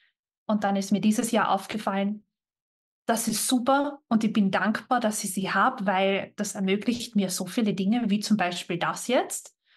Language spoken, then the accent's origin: German; Austria; mit bei uns in Österreich zumindest mit der Bildungskarenz